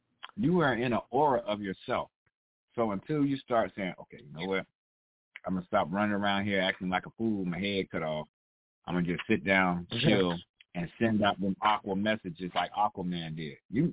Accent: Frankfurt, Hesse, Germany; I came from Frankfurt, Germany.

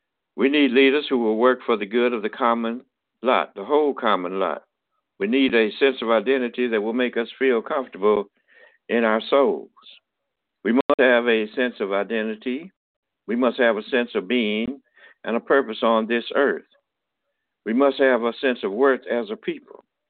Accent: Tuskegee, Alabama, United States; When I was 22 years old, I was down in Alabama in my hometown of Tuskegee.

